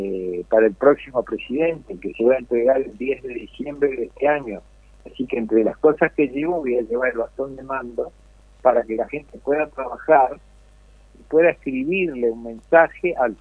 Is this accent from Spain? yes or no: no; Buenos Aires Province, Argentina; born there; Yo soy nacido en la Argentina, acá en la provincia de Buenos Aires, pero mis raíces son de la montaña de Cataluña